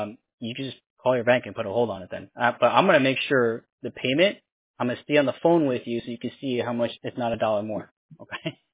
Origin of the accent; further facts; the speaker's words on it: New York City, New York, United States; born there; first language Korean; English is a second language; I was born in the Bronx, but half Korean, half Puerto Rican.